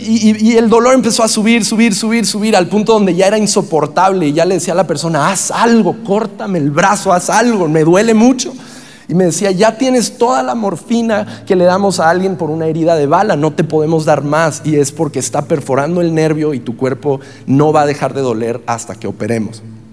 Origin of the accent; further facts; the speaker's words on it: Ciudad Juárez, Chihuahua, Mexico; porque soy de Juárez, allá se come eso.